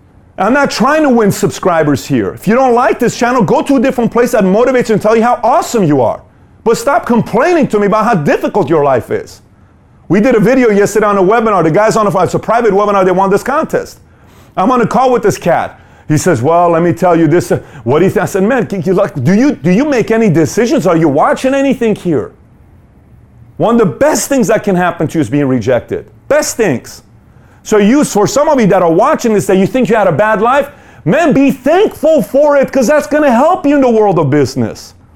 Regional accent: Iran; I grew up in Iran. I was homeless for quite some time before joining the military.

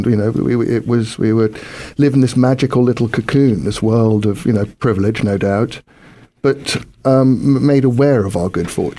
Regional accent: Scotland, United Kingdom; it's very emblematic of my home country, Scotland.

